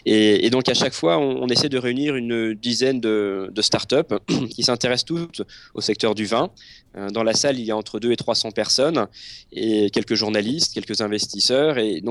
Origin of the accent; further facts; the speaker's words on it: Lyon, Auvergne-Rhône-Alpes, France; now in Bordeaux, France; moi je suis bordelais d'adoption, mais